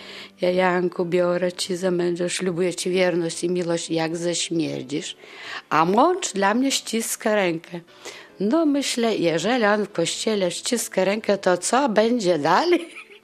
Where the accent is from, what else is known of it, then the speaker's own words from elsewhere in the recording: Lithuania; Polish is a second language; Ja ze swojego litewskiego nie zrezygnuję obywatelstwa, bo jestem Litwinką. Zresztą bardzo lubię Litwę i nie mogę pozwolić sobie, żeby zmienić obywatelstwo, a podwójnego nie mam.